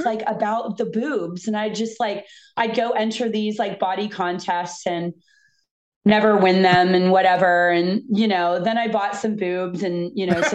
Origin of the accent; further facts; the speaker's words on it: Fort Lauderdale, Florida, United States; but I grew up in Fort Lauderdale in the 80s.